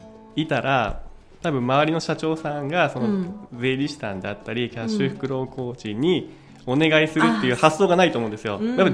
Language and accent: Japanese; Hiroshima, Japan; 東京には行ったんですけど、いつか広島に帰りたいなっていうのがあったので